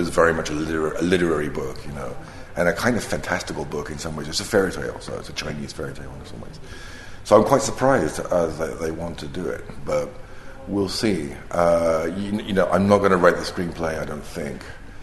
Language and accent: English; United Kingdom; Like the British and Hong Kong, because I'm British.